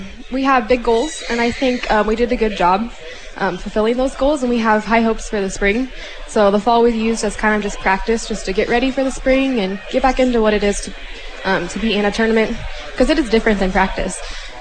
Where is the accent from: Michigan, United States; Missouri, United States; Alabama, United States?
Missouri, United States; Richmond; I'm from Richmond, Missouri, Wausau, Missouri. Yeah. That's where I graduated high school from.